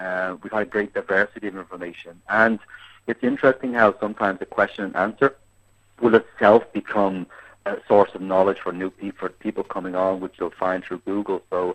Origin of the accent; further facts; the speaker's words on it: Ireland; I am Irish